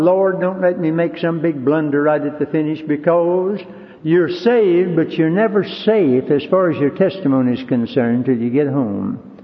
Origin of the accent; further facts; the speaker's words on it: Greensboro, North Carolina, United States; The famous short story writer O. Henry, who lived in my hometown of Greensboro, said as his last words before he left this world